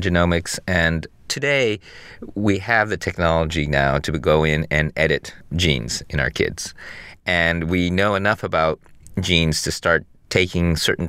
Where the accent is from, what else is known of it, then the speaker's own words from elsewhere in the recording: Detroit, Michigan, United States; I went from feeling like the worst category of kid, which is a Japanese kid growing up in Detroit, to Japanese kid who could speak English in an international school